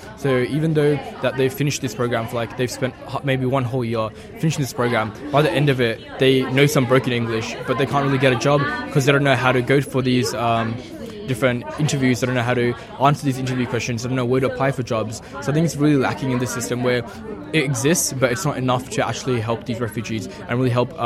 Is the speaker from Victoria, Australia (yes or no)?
yes; Victoria, Australia; I'm from Victoria